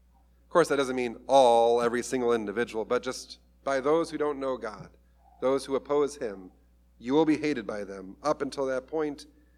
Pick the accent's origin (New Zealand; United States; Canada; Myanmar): United States; California; I'm from Southern California. We're used to those.